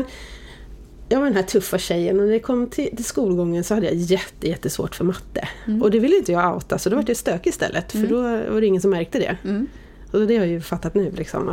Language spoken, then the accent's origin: Swedish; Oxelösund, Södermanland, Sweden; Ja, jag är född och uppvuxen i Oxelösund, som ligger utanför Nyköping.